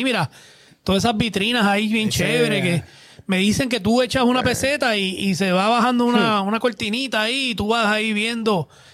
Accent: Puerto Rico; y los hombres más lindos somos nosotros, los boricuas también.

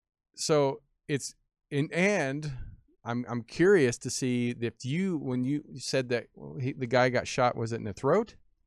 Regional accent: the South, United States; because I grew up in the Bible Belt, you know

